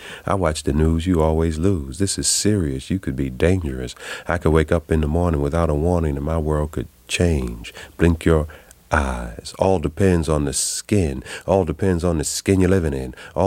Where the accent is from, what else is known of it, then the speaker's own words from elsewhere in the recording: New York City, New York, United States; I grew up in New York City. Spent a great deal of time in my family homeland in South Carolina. But I grew up in Harlem and East Harlem, or El Barrio.